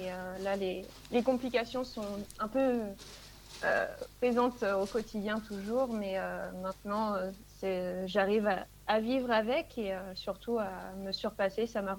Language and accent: French; Le Havre, Normandy, France; je suis du Havre